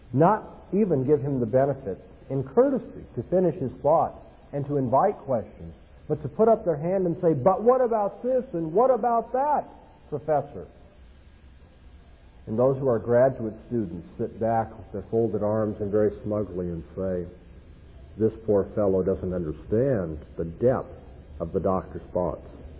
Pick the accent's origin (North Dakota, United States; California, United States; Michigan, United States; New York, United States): California, United States; I'm from Southern California, and over the last 2 weeks we've had some very violent storms